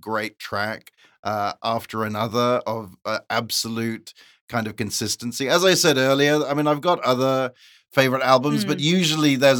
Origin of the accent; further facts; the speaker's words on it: England, United Kingdom; because they can hear my accent. And so they're like, well, he's from the land